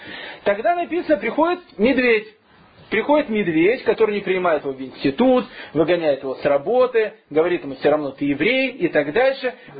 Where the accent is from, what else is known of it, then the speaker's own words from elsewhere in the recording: Russia; now in Australia; Я говорю, что ты мне завидуешь, что я из России?